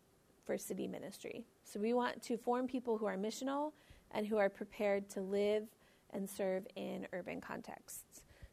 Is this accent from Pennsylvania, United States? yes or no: no; Detroit, Michigan, United States; now in St. Louis, United States; Okay, so I'm from St. Louis by way of Detroit, so was born and raised in Detroit and then moved to St. Louis 5 years ago.